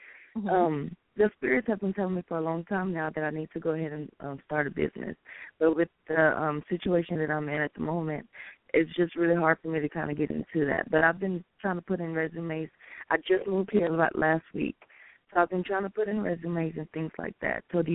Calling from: Oklahoma, United States; I'm calling from Oklahoma.

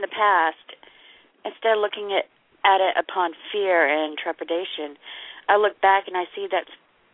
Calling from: Oklahoma, United States; I'm from Oklahoma.

